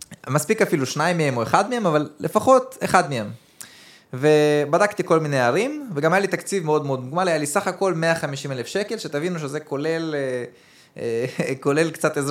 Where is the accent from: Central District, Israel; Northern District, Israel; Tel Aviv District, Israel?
Northern District, Israel; Nof HaGalil; וגם בגלל שאני גדלתי שם, אז אני גדלתי ביחד עם אנשים שעובדים בעירייה